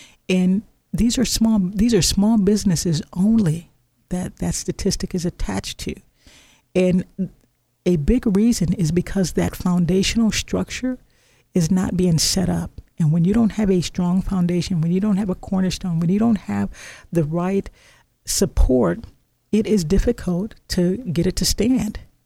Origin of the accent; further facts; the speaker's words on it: Illinois, United States; You know, I'm from Illinois, so we get to, you know, we get to play with fireworks.